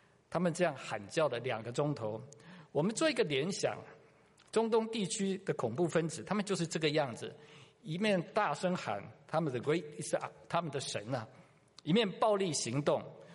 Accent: Taiwan; 我在台湾乡下的地方长大的时候，常常看到路边田里都有一个土地公庙

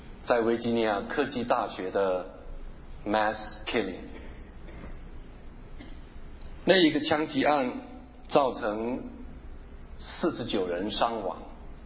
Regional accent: China; 维持我们中国人所想象的那个父与子女的互动

